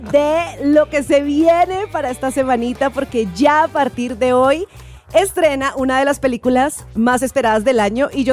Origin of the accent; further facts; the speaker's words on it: The Bronx, New York, United States; porque aquí somos del Bronx, de pero somos también de USA